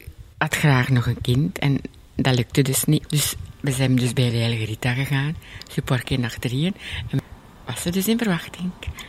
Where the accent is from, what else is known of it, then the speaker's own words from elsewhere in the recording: Moerzeke, Flanders, Belgium; Moerzeke.